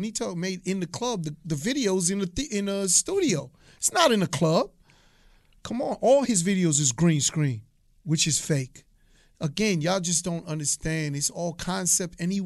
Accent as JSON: {"language": "English", "town": "Hollis", "region": "New York", "country": "United States", "said": "Right, I'm from Hollis, Queens. A lot of those dudes was from Shadyville. Shadyville's right next to Hollis."}